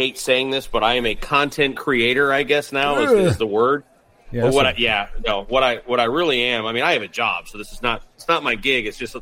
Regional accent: Palm Beach, Florida, United States; South Florida, Palm

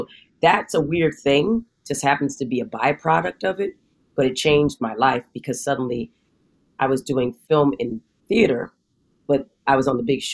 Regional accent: Arizona, United States; And Janice was from Philly and I was from Arizona.

